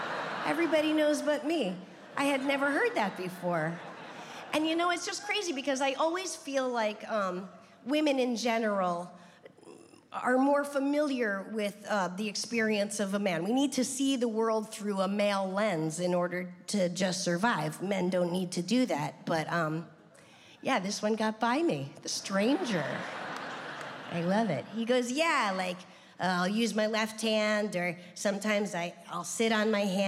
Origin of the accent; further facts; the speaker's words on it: New Hampshire, United States; when I tell people I'm from New Hampshire, they'll go, there are Jews in New Hampshire?